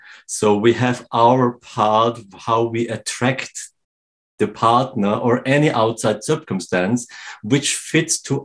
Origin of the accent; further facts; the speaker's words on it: Vienna, Austria; now in Serbia; I'm from Vienna originally. I was born in Vienna. And currently, I'm living in the mountains of Serbia with my family. I'm really in nature.